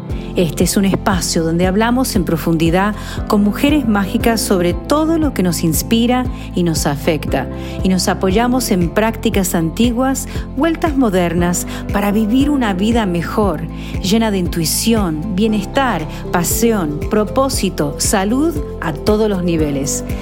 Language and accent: Spanish; United States; estábamos hablando las dos que crecimos aquí en Estados Unidos